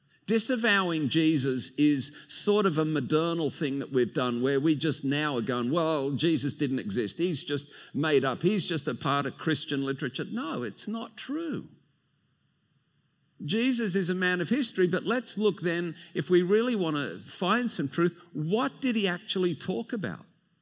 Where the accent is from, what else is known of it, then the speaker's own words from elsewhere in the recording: Sydney, New South Wales, Australia; no, actually, I came from Sydney.